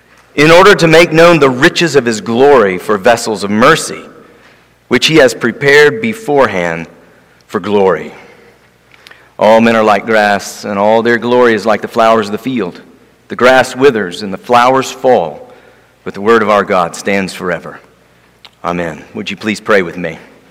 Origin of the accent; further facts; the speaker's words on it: Johnson City, Tennessee, United States; We were traveling from the mountains of East Tennessee, Johnson City is my hometown